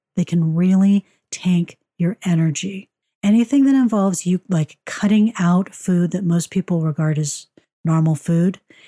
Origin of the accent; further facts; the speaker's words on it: United States; I'm an American, and we have a mythical belief that we can shortchange ourselves on sleep